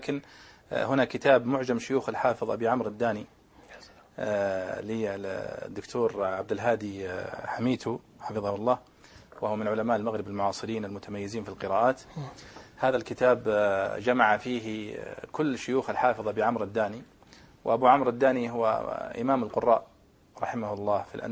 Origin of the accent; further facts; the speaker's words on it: Saudi Arabia; عندنا في السعودية